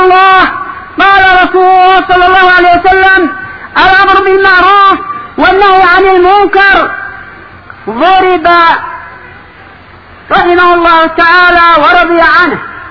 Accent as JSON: {"language": "Arabic", "country": "Yemen", "said": "عندنا في اليمن من كان يبغض الحزبية"}